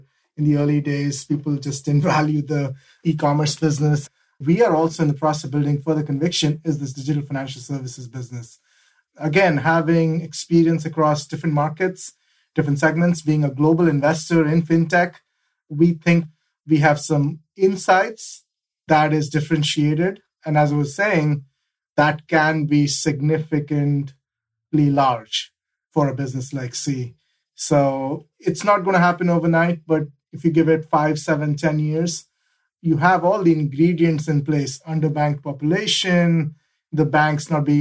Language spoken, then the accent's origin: English; India; moved away as an adult; now in United States; I grew up in India. I moved to the States in the late 90s to actually do a master's in engineering at University of Virginia.